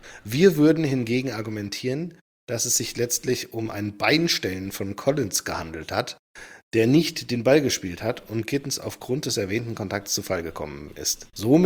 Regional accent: Frankfurt, Hesse, Germany; Ich als Frankfurter denke mir, na endlich.

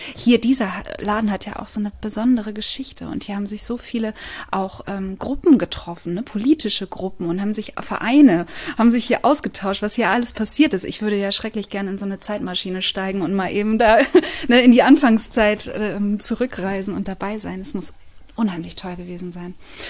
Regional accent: Bremen, Germany; Ich bin ja Bremerin.

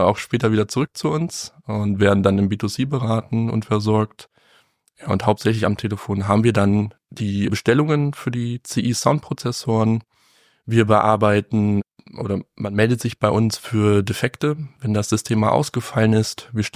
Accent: Hanover, Lower Saxony, Germany; Ich bin 35, komme gebürtig aus Hannover. Das hat mich nie aus Hannover vertrieben.

